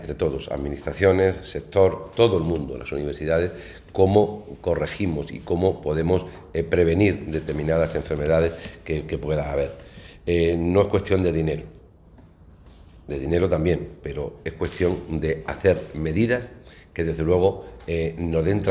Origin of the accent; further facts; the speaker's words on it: Castilla-La Mancha, Spain; ahora mismo en mi tierra, en Castilla-La Mancha